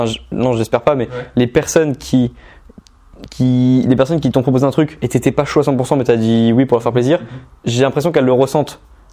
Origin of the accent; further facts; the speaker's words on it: Normandy, France; moi je suis originaire de Normandie. Mec, autour de moi, dans mon entourage en Normandie, dans ma ville de 9000 habitants